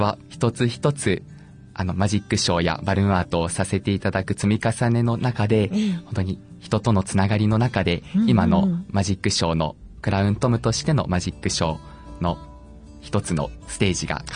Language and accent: Japanese; Okazaki, Aichi, Japan; はい、岡崎市の出身です。